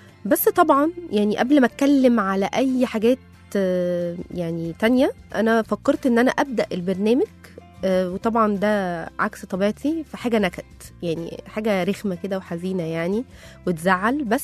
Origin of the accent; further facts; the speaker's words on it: Egypt; أنا مواطنة مصرية زيكو،